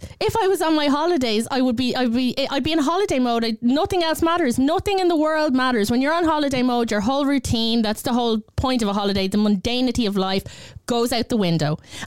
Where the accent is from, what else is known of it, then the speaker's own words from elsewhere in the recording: Ireland; And me being Irish has nothing to do with the fact that I can only have one glass of wine.